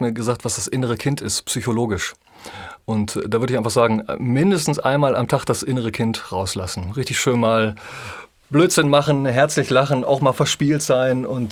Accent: North Rhine-Westphalia, Germany; ich bin ja Ostwestfale, ne? Dreiländereck Hessen, NRW, in Niedersachsen

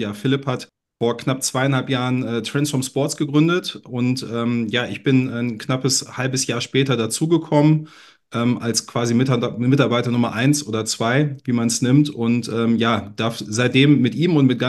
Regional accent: North Rhine-Westphalia, Germany; now in Hamburg, Germany; 38 Jahre alt, gebürtiger Ostwestfale, seit mehr als einem Jahrzehnt jetzt in Hamburg ansässig.

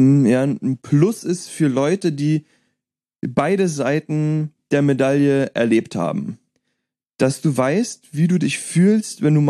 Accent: Berlin, Germany; Ich komme aus Neukölln.

